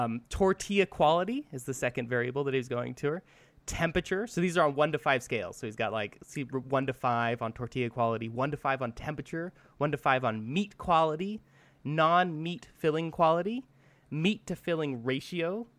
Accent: California, United States; So I'm from California, and we take our burritos very seriously.

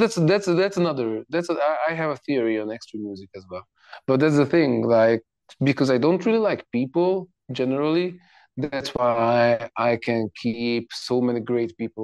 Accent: Budapest, Hungary; English is a second language; Growing up in Budapest, in Central Eastern Europe, but it's culturally it's Eastern Europe.

